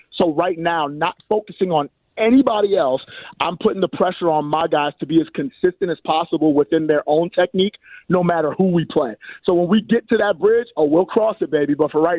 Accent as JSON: {"language": "English", "region": "Maryland", "country": "United States", "tie": "born or raised there", "said": "And even growing up in Maryland, I always knew that."}